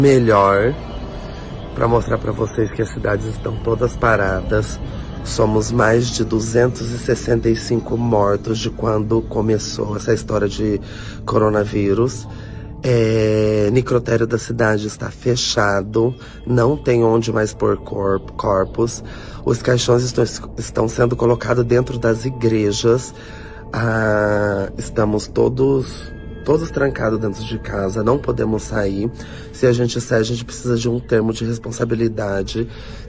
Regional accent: Assis, São Paulo, Brazil; now in Bergamo, Italy; eu sou da cidade de Assis, mas atualmente eu moro aqui na Itália, especificamente na cidade de Bergamo

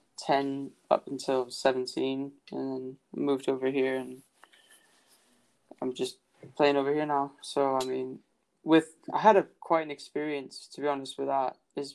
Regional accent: United States; So I grew up in America, and I went to high school in the States.

